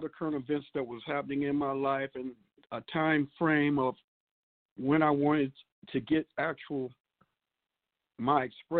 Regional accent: Grand Rapids, Michigan, United States; now in Flint, United States; But I'm a native. I'm a native of Grand Rapids. I got to give a shout out to my home people. And but yes, I've been in Flint now for the last 39 years, and Flint's my home now.

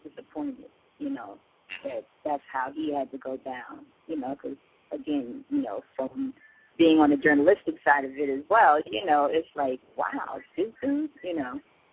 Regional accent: New York City, New York, United States; So real fighters, I'm from Harlem, the street of Harlem.

